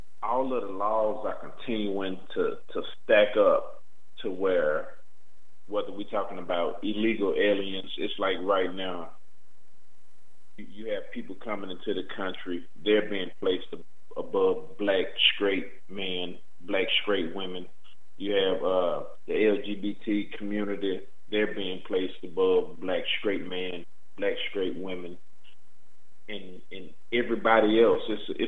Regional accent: Chattanooga, Tennessee, United States; Also, I'm from Tennessee. Well, actually, I'm from Chattanooga, and I'm a short ways from Atlanta.

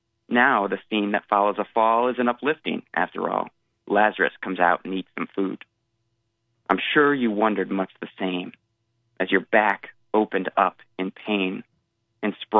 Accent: Michigan, United States; So I just finished a lecture tour in my home state of Michigan.

